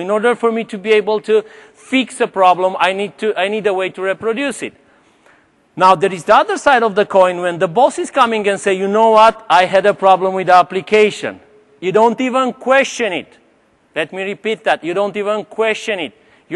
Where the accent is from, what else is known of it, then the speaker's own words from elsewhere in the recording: Romania; also born or lived in Sweden; now in Bermuda; I'm originally from Romania. … I lived in Sweden for 15 years.